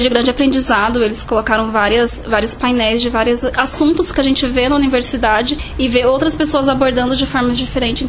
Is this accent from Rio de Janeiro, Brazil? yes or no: no; São Paulo, Brazil; Não, eu sou de São Paulo.